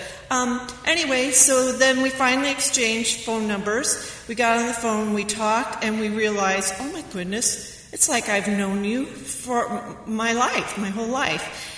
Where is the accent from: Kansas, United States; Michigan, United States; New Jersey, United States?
Kansas, United States; Leonardville; But I hail from Leonardville, which is a good 45 minutes away from here.